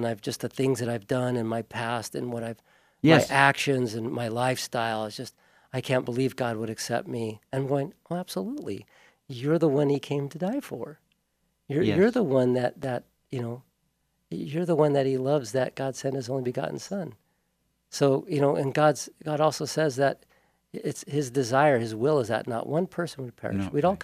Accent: Hawaii, United States; also born or lived in Los Angeles; now in Paradise, United States; I grew up in Hawaii. I moved to LA to be a musician. And then we moved up to Paradise in 1996 to be by her parents

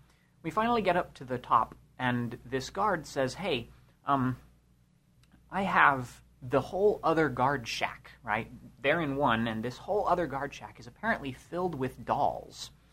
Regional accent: California, United States; And everybody else speaks English, of course, you know, because we're from California.

